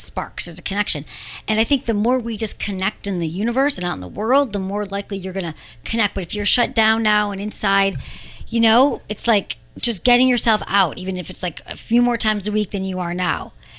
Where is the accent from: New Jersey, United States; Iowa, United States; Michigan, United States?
Michigan, United States; And you're in Wisconsin and I'm from Michigan.